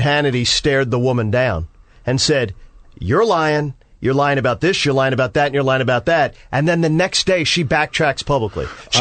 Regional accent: Philadelphia, Pennsylvania, United States; Thanks to my hometown.

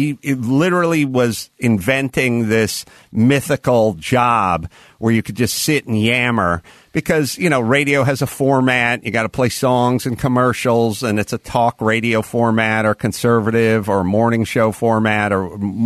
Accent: North Hollywood, California, United States; two blocks from where I grew up in North Hollywood.

